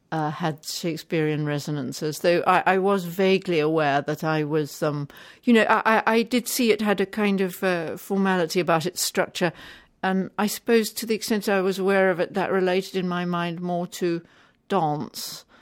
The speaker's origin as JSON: {"language": "English", "country": "South Africa", "tie": "born or raised there", "said": "real true life stories of my growing up in South Africa."}